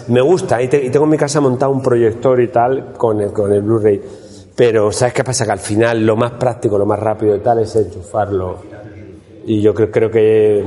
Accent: Málaga, Andalusia, Spain; moved away as an adult; now in Madrid, Spain; Piensa que yo soy de Málaga, yo, por ejemplo, yo todo el cine que veía en aquella época era doblado. O sea, yo cuando ya en el 86 voy a Madrid

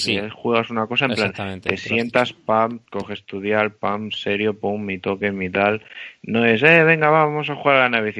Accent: Spain; hasta que no se dan cuenta de que soy español y no, que soy español

